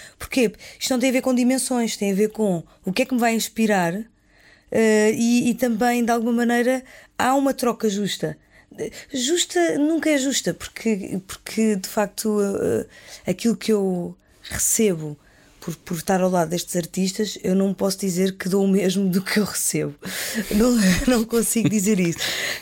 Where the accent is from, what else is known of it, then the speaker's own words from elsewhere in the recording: Portugal; accent: Portuguese; o sotaque português, a ideia de que as palavras para mim são ditas de uma certa maneira que eu procuro.